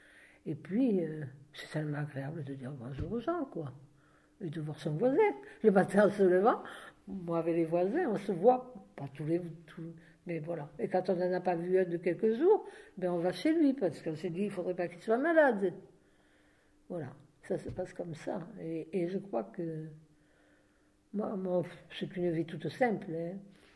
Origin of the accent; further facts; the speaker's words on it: Nîmes, Occitanie, France; cet olivier, c'est on est de la Provence, hein. On est né à Nîmes et voilà. Et donc ça nous rappelle davantage pour nous la Provence, le coin où nous vivions.